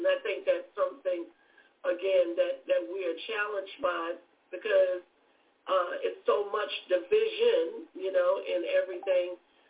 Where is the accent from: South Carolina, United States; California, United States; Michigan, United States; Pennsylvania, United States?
South Carolina, United States; born there; I would say my home state, not my hometown, because I was born in South Carolina.